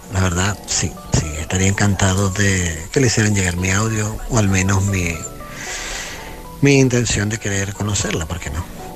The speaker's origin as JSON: {"language": "Spanish", "country": "Venezuela", "said": "Un placer … soy venezolano."}